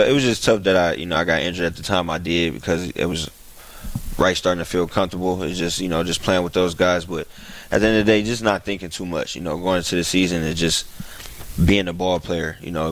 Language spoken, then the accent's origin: English; Cleveland, Ohio, United States; also born or lived in Youngstown; Because I grew up in Ohio. Cleveland, Youngstown, where everybody cheered for LeBron.